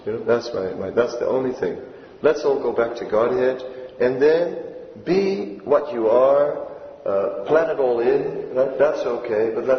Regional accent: Netherlands; I'm a liberal from Holland. Right? By nature, I'm a liberal from Holland.

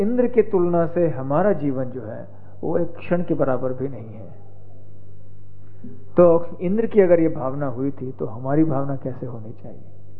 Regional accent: India; born there; हमारा कितना सौभाग्य है कि हमारा जन्म ये भारतवर्ष में हुआ है

